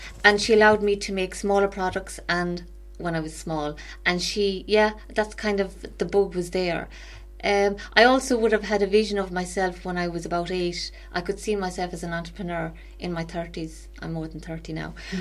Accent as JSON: {"language": "English", "town": "Galway", "region": "Connacht", "country": "Ireland", "also_born_or_lived": "London", "said": "So basically, I'm from Galway and I qualified as a chef many, many moons ago."}